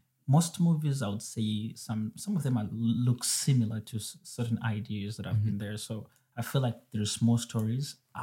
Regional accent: Uganda; I come from Uganda.

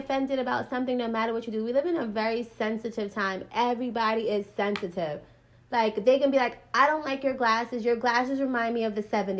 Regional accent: Jamaica; I'm not black, I'm Jamaican.

